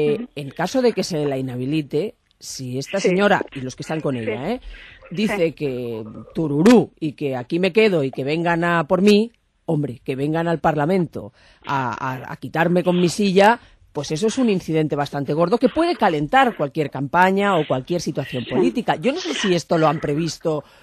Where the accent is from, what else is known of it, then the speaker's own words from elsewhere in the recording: Catalonia, Spain; a mí como catalana me preocupa